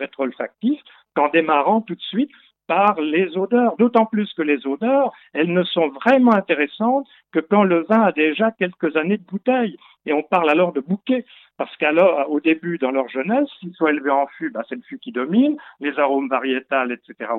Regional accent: Pouilly-sur-Loire, Bourgogne-Franche-Comté, France; parce que je suis originaire de Pouilly-sur-Loire

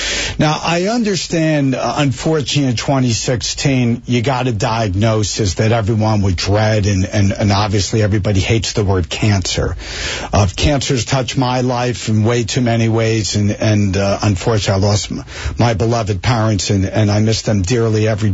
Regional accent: New Jersey, United States; I grew up in New Jersey

